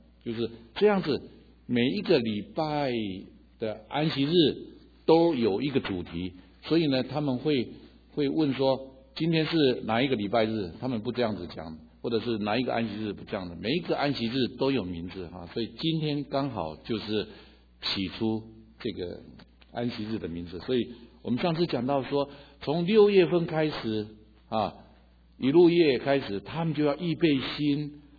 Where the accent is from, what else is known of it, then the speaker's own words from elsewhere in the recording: Hualien, Hualien County, Taiwan; 在我的故乡花莲哈，我们都是在做丰年祭，在献上感恩。